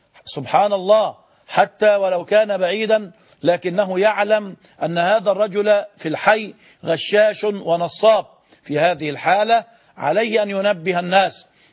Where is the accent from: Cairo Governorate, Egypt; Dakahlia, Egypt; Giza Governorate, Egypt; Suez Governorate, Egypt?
Giza Governorate, Egypt; Giza; من الجيزة، السلام عليكم